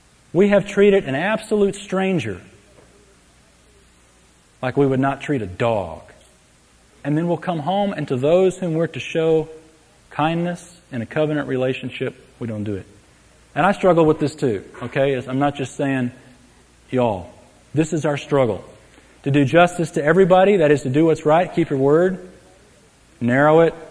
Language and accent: English; San Antonio, Texas, United States; I grew up in San Antonio. Most from second grade through high school.